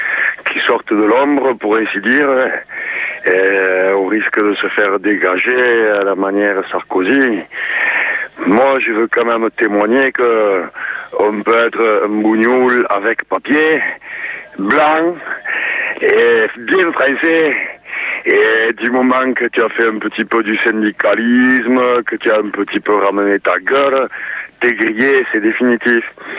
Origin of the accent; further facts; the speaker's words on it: France; moved away; il a fallu que je dégage de chez moi, je suis parti des Pyrénées